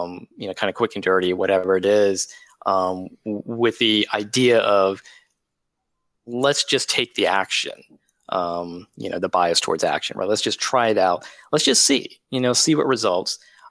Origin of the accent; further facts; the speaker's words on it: Ruston, Louisiana, United States; Versus, you know, I grew up in Louisiana, right? Ruston, Louisiana, home of the Bulldogs, I may say.